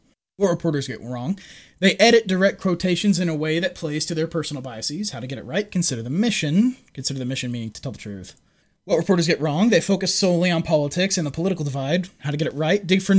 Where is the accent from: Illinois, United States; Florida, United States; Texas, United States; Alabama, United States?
Texas, United States; I'm from Texas. I know a lot of people from the Midwest.